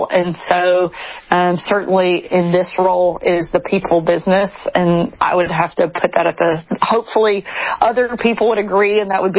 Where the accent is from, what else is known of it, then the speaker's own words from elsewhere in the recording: Texarkana, Arkansas, United States; I was probably 7 or 8 in my hometown of Texarkana, which is not far from where he grew up.